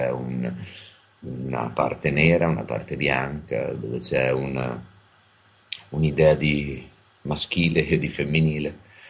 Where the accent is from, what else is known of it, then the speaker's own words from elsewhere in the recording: Santa Sofia, Emilia-Romagna, Italy; Veniamo da Santa Sofia, che è un paese nelle colline romagnole.